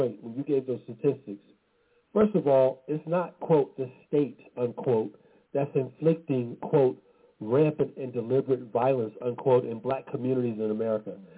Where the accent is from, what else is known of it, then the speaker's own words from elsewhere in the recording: Atlanta, Georgia, United States; shot and killed on July 4th, 2020 in Southeast Atlanta, my hometown.